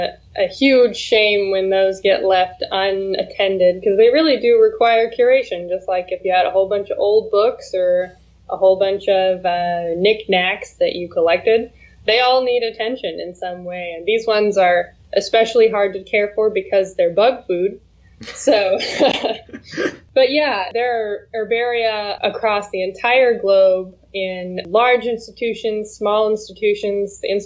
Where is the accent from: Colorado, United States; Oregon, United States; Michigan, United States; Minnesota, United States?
Oregon, United States; So I was from Oregon, and I saw this opportunity come up.